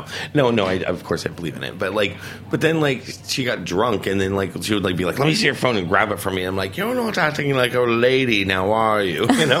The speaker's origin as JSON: {"language": "English", "region": "Southern United States", "country": "United States", "said": "But I'm also from the South."}